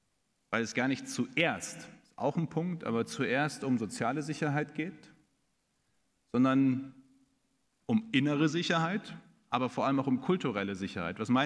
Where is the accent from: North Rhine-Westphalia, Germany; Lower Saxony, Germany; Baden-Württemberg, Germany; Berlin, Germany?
North Rhine-Westphalia, Germany; dass das Ganze dann noch in Westfalen stattfindet. Freut mich natürlich als Westfale auch ganz besonders.